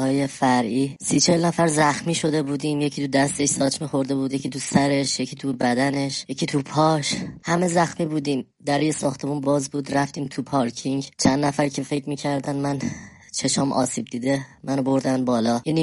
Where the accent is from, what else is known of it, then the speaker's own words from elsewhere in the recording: Tehran, Tehran Province, Iran; من از تهرانم،